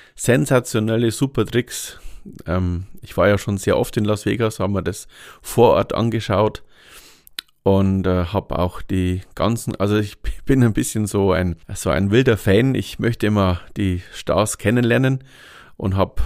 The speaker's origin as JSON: {"language": "German", "region": "Bavaria", "country": "Germany", "tie": "born or raised there", "said": "ich wollte schon gerne in meiner Heimat bleiben. Aber in der Heimat, hier in der Oberpfalz"}